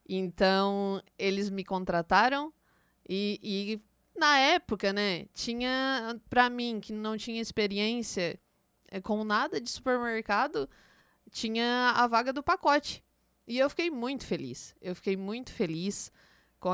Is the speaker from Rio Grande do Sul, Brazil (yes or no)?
no; Criciúma, Santa Catarina, Brazil; now in Turvo, Brazil; tem 33 anos, sou natural de Criciúma, estou no Turvo fazem 9 anos, sempre morei em Criciúma, minha família toda é de lá.